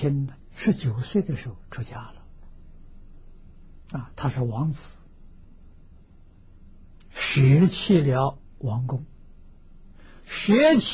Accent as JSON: {"language": "Chinese", "country": "China", "said": "你比如说在我们中国人习惯所称的龙，有几个人见到龙？"}